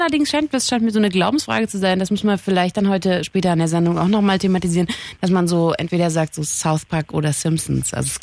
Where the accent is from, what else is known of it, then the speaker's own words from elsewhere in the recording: Berlin, Germany; Wobei, sind wir Berliner größer, oder wie?